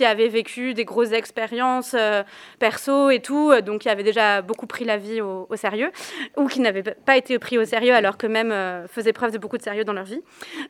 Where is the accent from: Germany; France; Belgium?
France; Nouvelle-Aquitaine; je vais faire la même chose en Corrèze aussi, qui est aussi de là d'où je viens